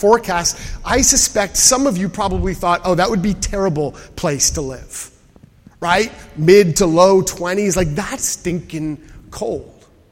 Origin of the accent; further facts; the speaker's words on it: Canada; because I'm Canadian